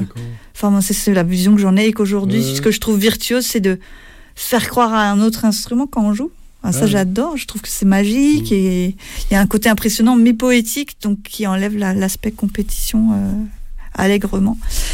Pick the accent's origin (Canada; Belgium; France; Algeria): France; Turckheim, Grand Est; also born or lived in Colmar; Ouais, je suis née à Colmar. Ah ouais. J'ai grandi dans un vignoble qui s'appelle Turckheim, dans la vallée de Münster.